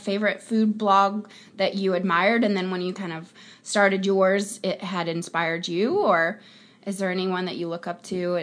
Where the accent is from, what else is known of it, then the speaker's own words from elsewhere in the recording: Nashville, Tennessee, United States; now in New York, United States; To be honest, I'm from Nashville, and I have lived in New York now for 13 years